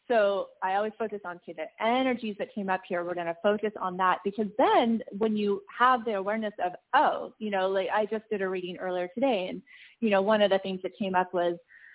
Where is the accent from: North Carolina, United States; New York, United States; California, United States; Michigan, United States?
California, United States; now in Beaufort, United States; I actually just moved out here about a year and a half ago. I'm originally from California and Southern California.